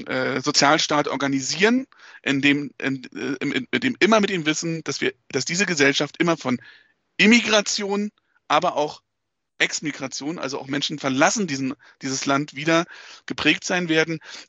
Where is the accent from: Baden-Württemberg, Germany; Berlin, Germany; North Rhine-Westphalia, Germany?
Berlin, Germany; born there; now in Biesental, Germany; Also ich bin in Berlin-Friedrichshain geboren und lebe aber mittlerweile seit 6 Jahren in einem Ort, der nennt sich Biesental. Der liegt zwischen Bernau und Eberswalde